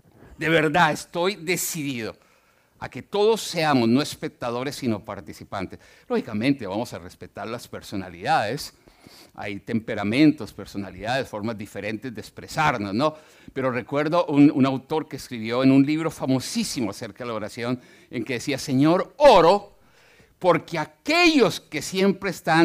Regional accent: Colombia; yo soy bastante serio y todo, pero yo soy muy colombiano.

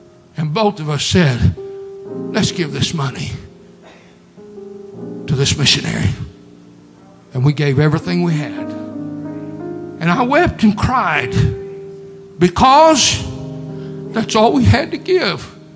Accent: Tulsa, Oklahoma, United States; we came back home to the home church where I grew up here in Tulsa.

